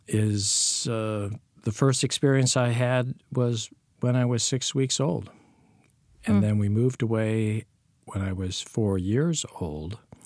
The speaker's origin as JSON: {"language": "English", "region": "California", "country": "United States", "tie": "born or raised there", "also_born_or_lived": "Hawaii / Washington, D.C. / Seattle / San Francisco", "said": "As a child, I was a member of a military family, started out in Southern California, then went on to Hawaii, then back to California before going to Washington, D.C., Seattle, San Francisco"}